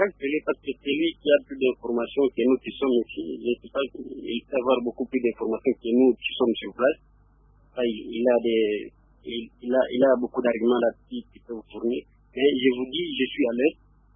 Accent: DR Congo; ici chez nous au Congo

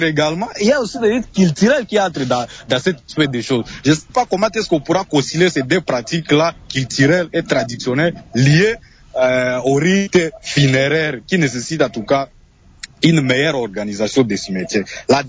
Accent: Ituri, DR Congo; par exemple chez moi en Ituri

